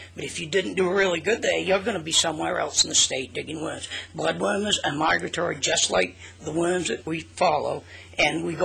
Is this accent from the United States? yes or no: yes; Birch Harbor, Maine, United States; I'm from Birch Harbor, Maine, mm-hmm. the other side of Bar Harbor, Frenchman's Bay, all of that.